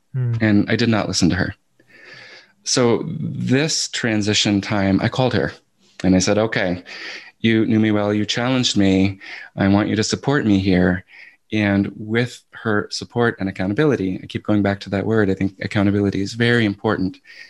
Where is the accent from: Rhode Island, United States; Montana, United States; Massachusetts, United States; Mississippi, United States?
Rhode Island, United States; Providence; I think of my teachers from high school in Providence. I grew up in Rhode Island, one of whom is still alive, and my connection to him.